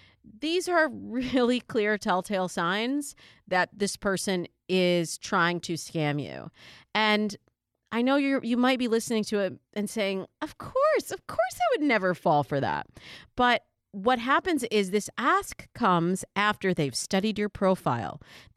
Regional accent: Michigan, United States; now in California, United States; followed by Texas, Florida, Michigan, my home state, and New York, my sometime state.

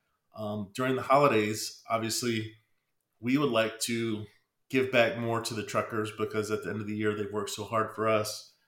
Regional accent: Pennsylvania, United States; I'm originally from Pennsylvania. And my father drove us from Pennsylvania to California.

